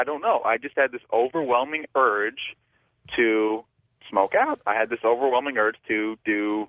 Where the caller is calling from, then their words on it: West Palm Beach, Florida, United States; I'm calling from West Palm Beach, Florida.